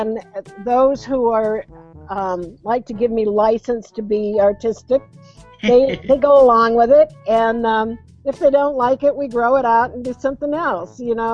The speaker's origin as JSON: {"language": "English", "region": "California", "country": "United States", "tie": "born there", "said": "I was born in California, but it was just kind of by circumstance"}